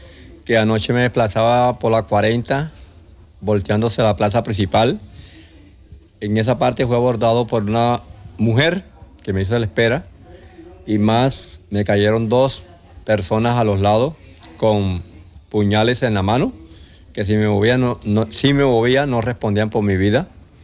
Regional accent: Magangué, Bolívar, Colombia; Vengo de Mangueo, Bolívar, vengo de la costa.

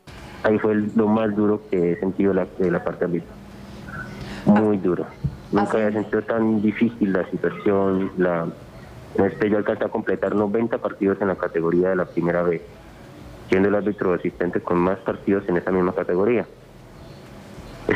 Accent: San José del Guaviare, Guaviare, Colombia; moved away; he estado en otras ciudades y no cambio mi tierrita. Lamentablemente tuve que sacrificar mi lugar natal por perseguir mis sueños. Pero llevo verdad a San José del Guaviare en todo mi corazón

